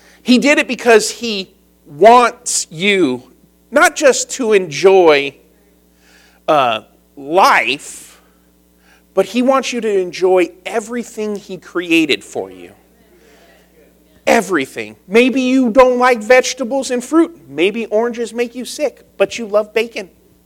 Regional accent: Riverside, California, United States; I grew up in Riverside.

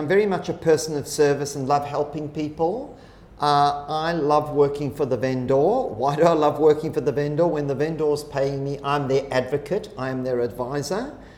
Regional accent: South Africa; moved away as an adult; now in Sydney, Australia; Got my real estate age license at 19 years old when I grew up in South Africa, and then went to work in the UK in the last 24 years in Sydney.

